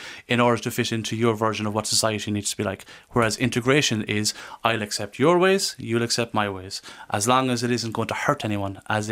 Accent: Tuam, Connacht, Ireland; Look, I grew up in Tuam, County Galway, okay?

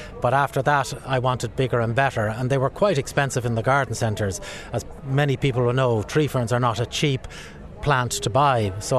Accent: Blackrock, Ireland; when we grew up in Blackrock, and when I went back, my parents allowed me have the garden.

